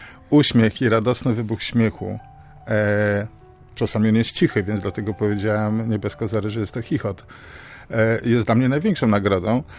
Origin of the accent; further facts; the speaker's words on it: Gdańsk, Pomeranian Voivodeship, Poland; jestem z Gdańska.